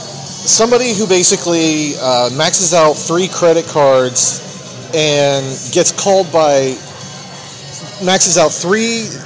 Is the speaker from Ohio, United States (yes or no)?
yes; Columbus, Ohio, United States; Well, a lot of you know I'm from Columbus, Ohio